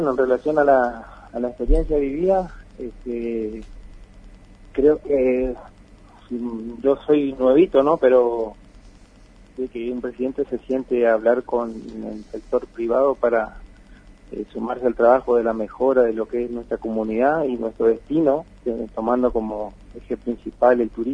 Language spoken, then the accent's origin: Spanish; Iguazú, Misiones, Argentina; somos los de Iguazú que tenemos que estar involucrados, ¿no?